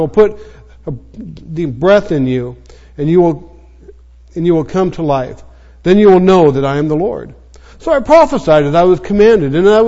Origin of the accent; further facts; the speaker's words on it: Olympia, Washington, United States; I grew up in Olympia, Washington, that I mentioned a while ago.